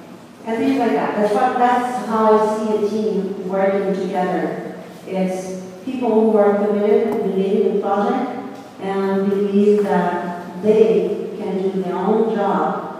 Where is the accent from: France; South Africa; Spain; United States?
France; southern France; I mean, I come from Southern France, my family comes from the Mediterranean, and there's sort of a European, Southern European feeling